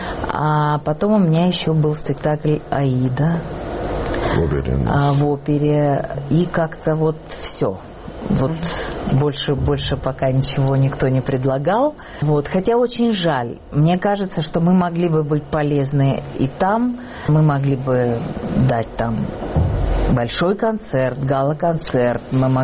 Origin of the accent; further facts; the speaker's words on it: Adygea, Russia; Я с Кавказа, да. Я адыгейка, я черкешенка.